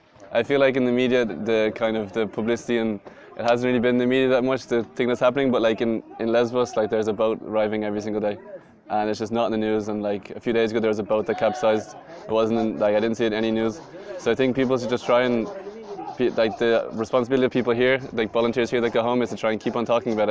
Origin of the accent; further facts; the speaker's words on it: Dublin, Leinster, Ireland; now in France; I'm 25 years old and I'm from Dublin in Ireland. But currently living in France. And I've been here in Lesbos, in Mytilene, for the last two months.